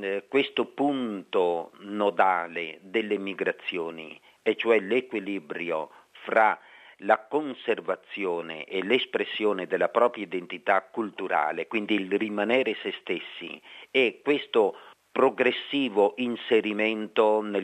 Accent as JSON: {"language": "Italian", "country": "Poland", "second_language": "Italian", "lives_now": "Vatican City", "said": "anch'io sono un extracomunitario. Prima di tutto perché vengo dalla Polonia, a quel tempo la Polonia era una nazione fuori della comunità europea"}